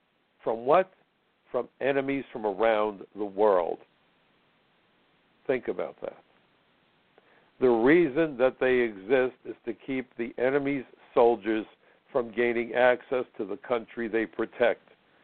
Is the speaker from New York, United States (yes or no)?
yes; New York City, New York, United States; I'm a New Yorker, lifelong New Yorker. This is my hometown.